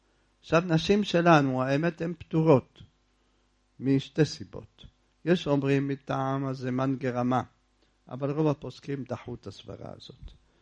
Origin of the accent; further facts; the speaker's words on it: Jerusalem, Jerusalem District, Israel; אתם, אנחנו ירושלמים, מה נעשה?